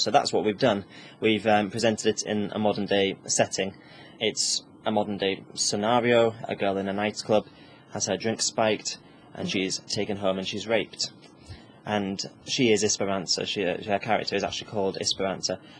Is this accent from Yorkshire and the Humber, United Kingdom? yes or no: yes; Hull, Yorkshire and the Humber, United Kingdom; I used to say, I'm from Yorkshire.